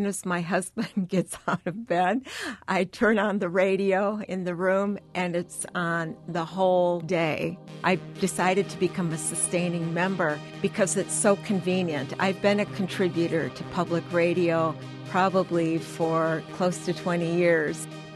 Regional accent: Sheldon, Wisconsin, United States; I'm from Sheldon, Wisconsin.

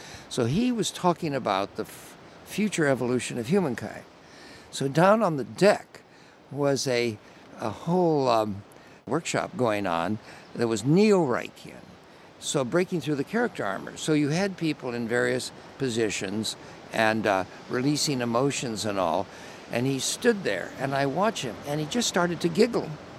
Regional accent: United States; Well, I would say you get a big head start being American.

